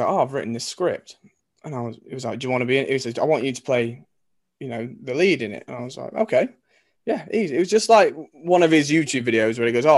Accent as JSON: {"language": "English", "region": "East Midlands", "country": "United Kingdom", "tie": "born or raised there", "said": "to be able to shoot it around Derbyshire and around my hometown, and it was brilliant, yeah."}